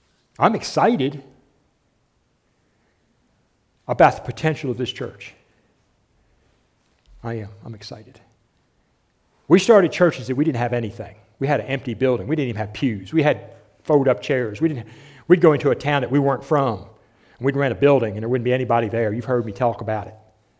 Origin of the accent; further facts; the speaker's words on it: Walnut Grove, United States; Yeah, I grew up over here in Walnut Grove.